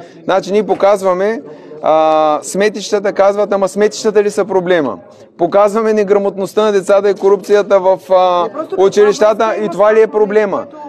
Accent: Gorna Oryahovitsa, Veliko Tarnovo Province, Bulgaria; Последният кмет, който взе, е на моя роден град Горна Оряховица

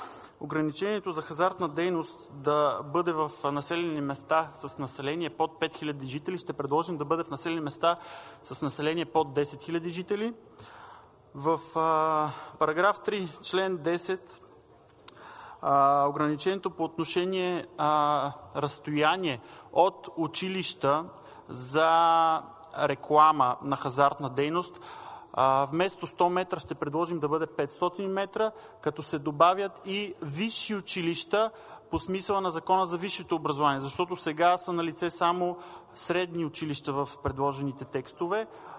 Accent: Blagoevgrad, Blagoevgrad Province, Bulgaria; Също в моят роден град Благоевград

